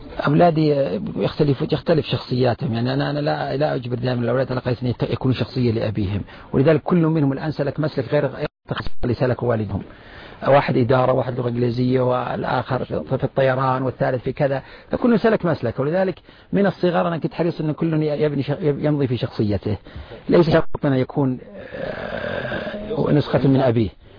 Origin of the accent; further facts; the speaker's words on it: Al-Qassim, Saudi Arabia; أنا كنت قبل الحقيقة لما رجعت للقصيم وعند الوالدين